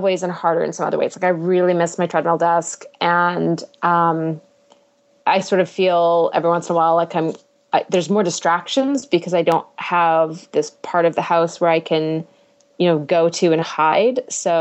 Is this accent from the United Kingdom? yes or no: no; Canada; now in United States; Canadian anymore. I'm like, well, I have lived in the States for 8 years. It is going to water down my accent eventually.